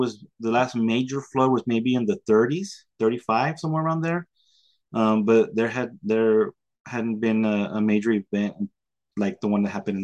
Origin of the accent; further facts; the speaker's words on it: Del Rio, Texas, United States; my plan was always to come back to Del Rio, my hometown. I love it.